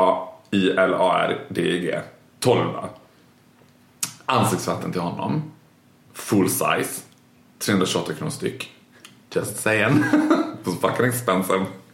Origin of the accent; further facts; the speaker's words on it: Borlänge, Dalarna County, Sweden; moved away as an adult; also born or lived in London / Rome; now in Stockholm, Sweden; Jag är född och uppvuxen i Borlänge. Sen direkt efter gymnasiet så flyttade jag till London. Och så bodde jag i London ett år. Och sen bodde jag i Rom ett år. Och sen flyttade jag till Stockholm.